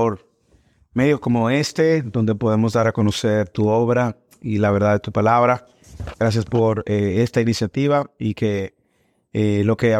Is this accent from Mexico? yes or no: no; Santo Domingo, Distrito Nacional, Dominican Republic; Yo soy nacido y crecí en la República Dominicana, Santo Domingo, la ciudad capital.